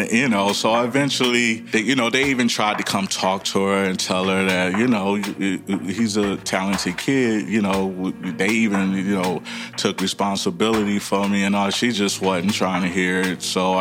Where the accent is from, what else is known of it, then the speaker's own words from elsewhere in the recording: Los Angeles, California, United States; also born or lived in Inglewood; I was raised all around Los Angeles.